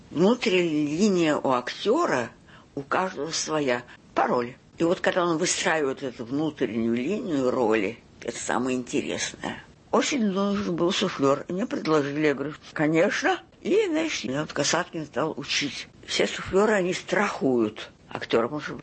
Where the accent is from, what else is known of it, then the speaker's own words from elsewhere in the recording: Kharkiv, Kharkiv Oblast, Ukraine; now in Moscow, Russia; Я росла в Харькове.